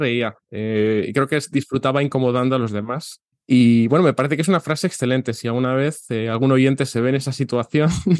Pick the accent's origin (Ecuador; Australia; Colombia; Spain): Spain; soy de aquí de España